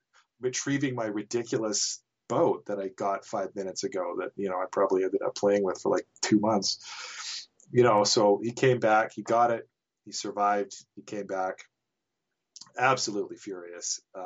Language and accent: English; Nelson, British Columbia, Canada; So I lived in Nelson. I grew up in Nelson, as I mentioned.